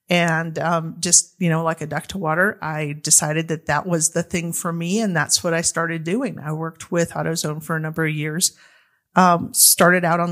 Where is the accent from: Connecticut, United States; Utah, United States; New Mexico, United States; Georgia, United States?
New Mexico, United States; So, I'm from New Mexico. My family's from New Mexico. We've been here for 16 generations that I can actually count back.